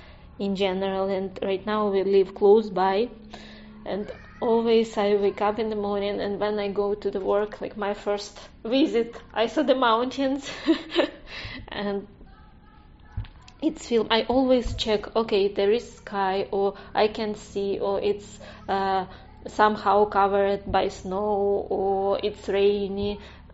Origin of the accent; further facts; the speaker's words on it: Ukraine; English is a second language; I'm from Ukraine right now. Yes, I'm from Ukraine, originally from Ukraine.